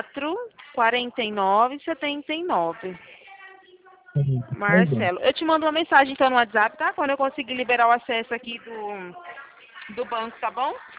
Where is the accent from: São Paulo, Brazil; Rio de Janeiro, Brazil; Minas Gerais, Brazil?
São Paulo, Brazil; Eu sou daqui de São Paulo.